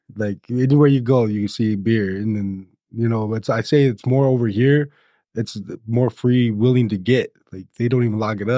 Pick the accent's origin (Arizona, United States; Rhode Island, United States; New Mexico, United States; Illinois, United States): Arizona, United States; Phoenix; I'm from Phoenix, Arizona, and the crowd I was hanging out with them, I just can never get clean.